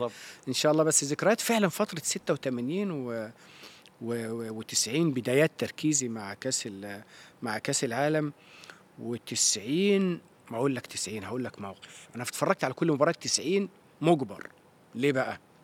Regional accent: Egypt; وطبعا أنا مصري وعايش حالة التفاؤل اللي عندنا

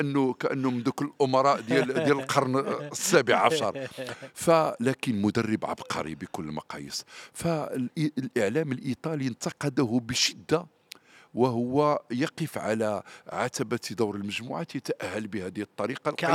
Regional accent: Morocco; يعني إحنا كمغاربة كإعلام مغربي كجمهور مغربي تلقينا أكبر صدمة

